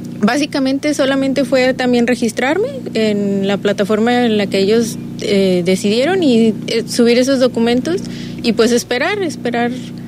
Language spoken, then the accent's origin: Spanish; Guadalajara, Jalisco, Mexico; porque yo soy de Guadalajara